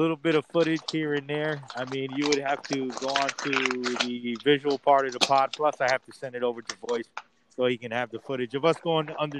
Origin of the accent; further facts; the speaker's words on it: New Jersey, United States; We're from Jersey, as you guys already know. Then the other thing would be is that. We love the hot dogs in Jersey, and the hot dogs are freaking amazing.